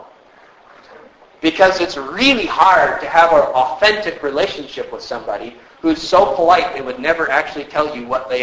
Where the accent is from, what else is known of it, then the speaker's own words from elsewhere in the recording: United States; now in Canada; I can pick on you a little bit as an American.